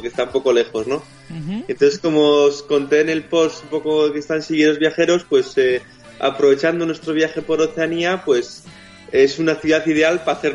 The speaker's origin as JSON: {"language": "Spanish", "town": "Bilbao", "region": "Basque Country", "country": "Spain", "said": "Yo soy de Bilbao, no es comparable a un tiempo del norte, ¿no?"}